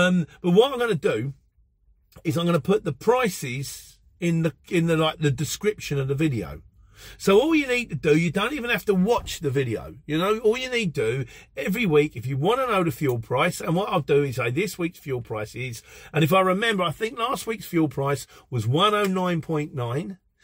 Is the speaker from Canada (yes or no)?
no; Luton, East of England, United Kingdom; I'm from Europe. More specifically, I'm from Luton. I was born in Luton in St Mary's Hospital in 1969, where I lived for most of my life.